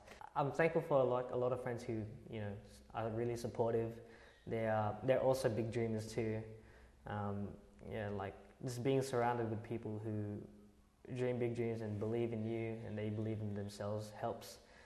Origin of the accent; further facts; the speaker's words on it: Sydney, New South Wales, Australia; I've been born and raised in Sydney, Australia. My parents came to Australia back in 1991. My dad's from Mindoro and my mom's from Manila.